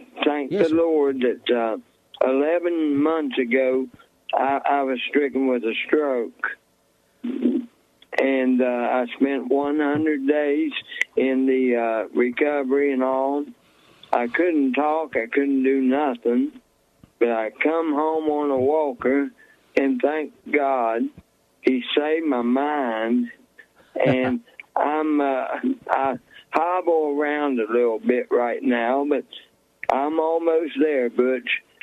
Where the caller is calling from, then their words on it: Charleston, West Virginia, United States; Charleston, West Virginia.